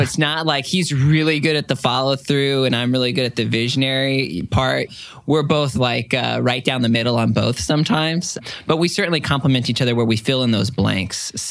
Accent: Temecula, California, United States; We grew up in the Temecula Marietta area, a lot of new houses there.

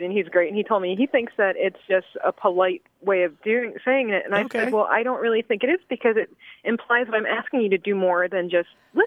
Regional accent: Delaware, United States; now in Dallas, United States; Okay, well, I am actually originally from the state of Delaware, and that is where I met my ex-husband.

